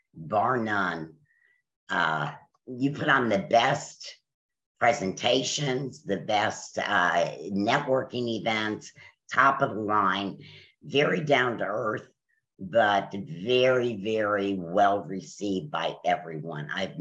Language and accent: English; Alabama, United States; also born or lived in New York; I was born in New York, raised in Alabama, and Northern Virginia has been my home for 30 plus years. So I'm from like all over the place.